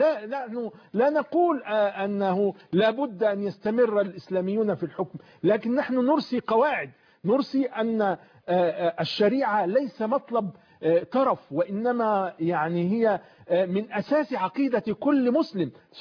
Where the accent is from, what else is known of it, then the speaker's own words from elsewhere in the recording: Egypt; احنا دلوقتي يجب علينا كمصريين